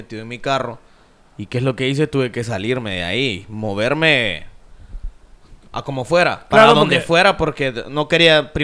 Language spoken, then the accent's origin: Spanish; Honduras; Aunque nos duela porque somos hondureños y queremos nuestra